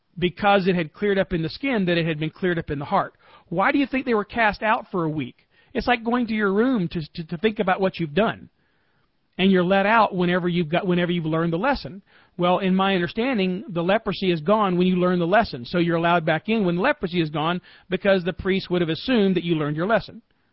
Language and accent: English; Georgia, United States; accent: Georgia; And in my Georgia accent, it sounds like this.